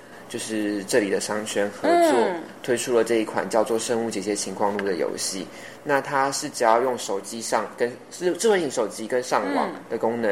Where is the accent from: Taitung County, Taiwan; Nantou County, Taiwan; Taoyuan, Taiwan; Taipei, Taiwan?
Taipei, Taiwan; Zhongshan District; 我自己是中山区长大的小孩，然后我自己在中山区待住了快30年。